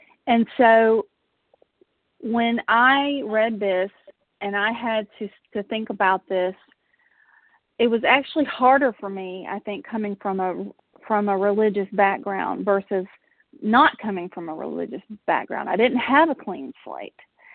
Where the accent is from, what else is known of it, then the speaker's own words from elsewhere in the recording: Georgia, United States; I mean, I grew up in South Georgia, was raised in a Southern Baptist church.